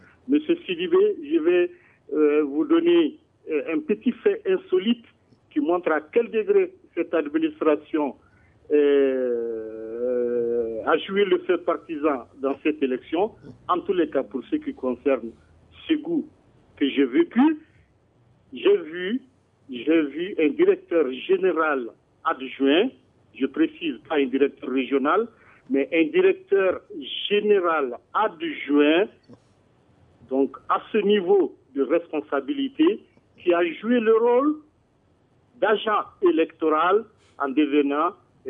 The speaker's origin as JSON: {"language": "French", "region": "north", "country": "Mali", "said": "Moi, je suis ressortissant du Nord."}